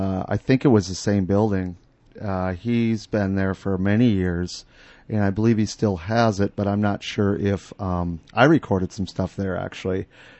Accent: Hallock, Minnesota, United States; one of my best friends from my hometown of Hallock, which is up on the Canadian border

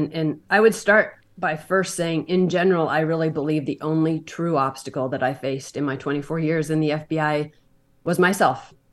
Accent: Montana, United States; So I grew up in Montana, a small town

